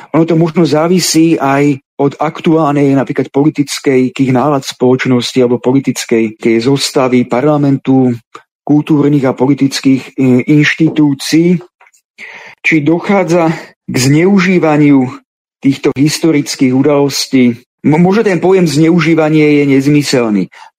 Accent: Žilina Region, Slovakia; keďže sám pochádzame, naša rodina z Liptova

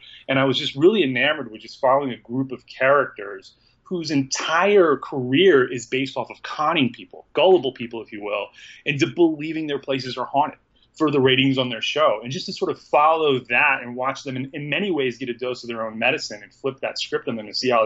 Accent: United States; I'm American. I've grown up in the United States.

